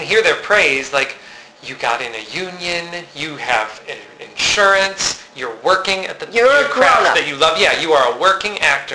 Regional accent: Syracuse, New York, United States; So I had my hometown of Syracuse. I'd go back there.

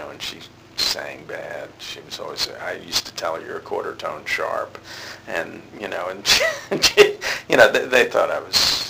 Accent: New York, United States; I'm born and raised in New York.

